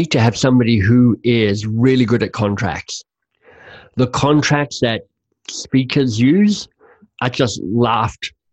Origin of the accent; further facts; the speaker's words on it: Canada; which as a Canadian you get quite excited about